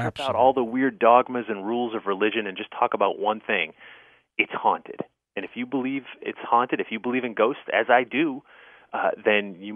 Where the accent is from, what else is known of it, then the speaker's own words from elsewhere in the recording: Newtown, Connecticut, United States; I grew up in Newtown, Connecticut, and it's a great historic little old town.